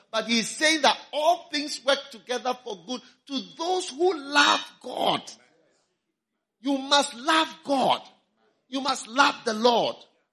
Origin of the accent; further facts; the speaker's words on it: Ghana; I am not an American. I don't come from America. And our ministry is not from America. We are from Ghana, one of the poorest countries in the world. We have come here.